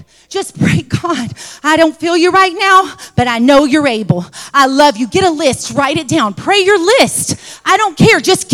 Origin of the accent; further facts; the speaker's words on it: the South, United States; We came from the South. I better say yes, ma'am. I better say yes, sir.